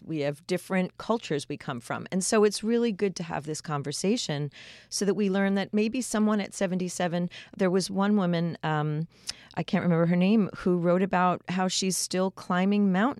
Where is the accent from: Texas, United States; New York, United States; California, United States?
New York, United States; Long Beach; I'm from Long Beach, New York.